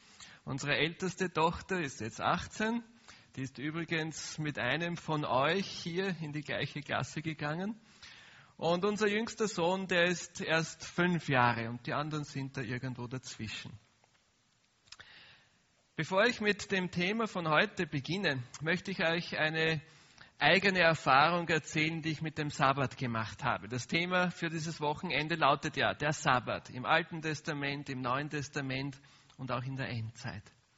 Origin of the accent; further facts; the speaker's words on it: Vienna, Austria; ich bin in Wien groß geworden, ich bin also Österreicher.